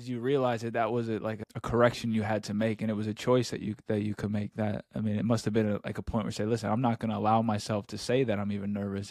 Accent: New York, United States; And I'm from New York, and saying something like that, it's probably the best that I've been to.

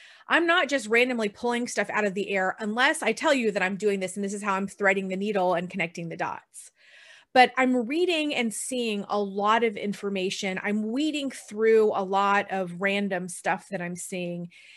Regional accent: Texas, United States; I've always had a weather band radio because I grew up in Texas. We have tornadoes growing up

